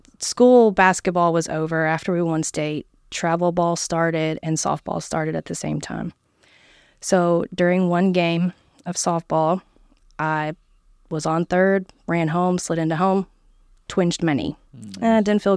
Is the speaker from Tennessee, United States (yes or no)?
yes; Murfreesboro, Tennessee, United States; also born or lived in Indiana; After fifth grade, we moved from Indiana to Murfreesboro, Tennessee. And that was, what, 98, 99, something like that.